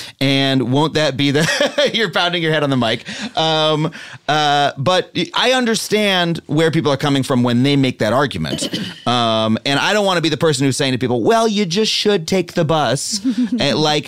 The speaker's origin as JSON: {"language": "English", "region": "New York", "country": "United States", "said": "I'm a New Yorker. I only learned to drive recently."}